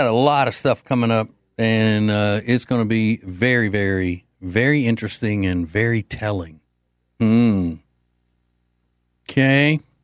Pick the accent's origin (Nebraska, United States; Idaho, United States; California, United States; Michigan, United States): Michigan, United States; Detroit; because I ain't from there. I'm from Detroit.